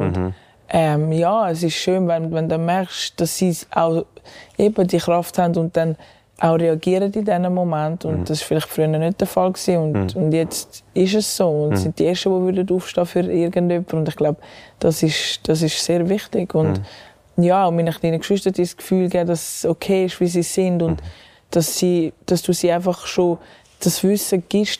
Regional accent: Switzerland; obwohl ich bin Schweizerin, ich bin da aufgewachsen, ich kann die Sprache, wir sind integriert.

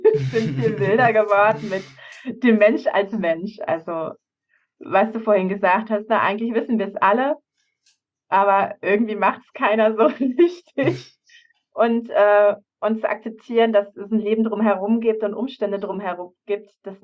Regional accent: Havelberg, Saxony-Anhalt, Germany; am Freitag fahre ich in meine Heimat Havelberg

